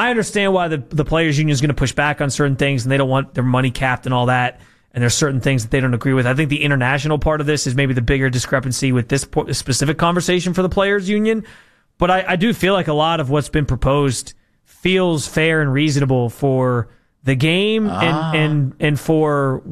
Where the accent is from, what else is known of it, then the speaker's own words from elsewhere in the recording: Rochester, New York, United States; Yeah, I know my high school, which I'm from Rochester, New York.